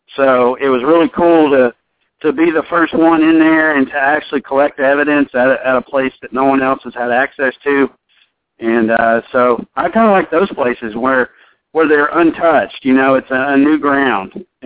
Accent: Ohio, United States; we're originally from Ohio, so we would always go up, you know, different directions going up, different directions coming down

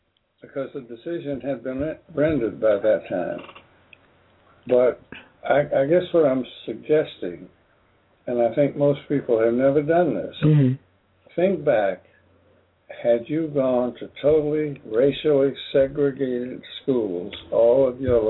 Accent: Alabama, United States; born there; I went to school. I was born in Alabama. Long before the Supreme Court decision.

